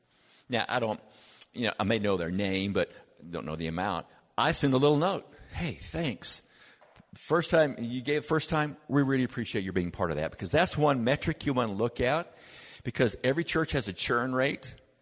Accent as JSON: {"language": "English", "country": "United States", "moved": "as an adult", "lives_now": "Canada", "said": "Now, I ran into something as an American coming to Canada."}